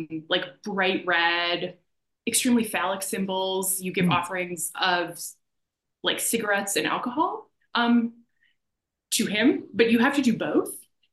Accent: Canada; and I'm Canadian.

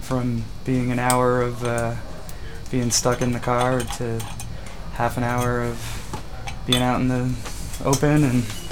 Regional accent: Rhode Island, United States; also born or lived in Fresno; now in Santa Cruz, United States; I'm from originally Rhode Island. I just moved to Santa Cruz about a little over a year ago. Before that, I lived in Fresno, California for about 5 years.

